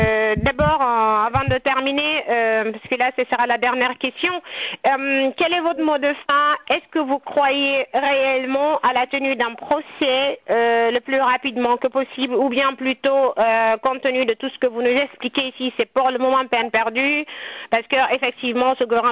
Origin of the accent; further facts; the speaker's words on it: Guinea; Nous sommes tous des Guinéens et voilà, ça devrait fonctionner comme ça.